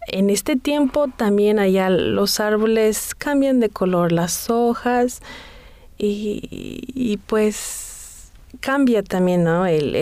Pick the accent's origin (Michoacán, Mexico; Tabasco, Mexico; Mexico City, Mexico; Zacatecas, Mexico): Michoacán, Mexico; Soy de Michoacán. ¿Has oído de Michoacán?